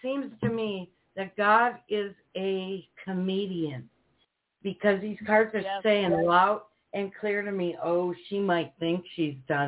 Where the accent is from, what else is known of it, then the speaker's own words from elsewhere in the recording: Duluth, Minnesota, United States; now in Virginia Beach, United States; We're from Duluth, Minnesota ourselves, and we know winter.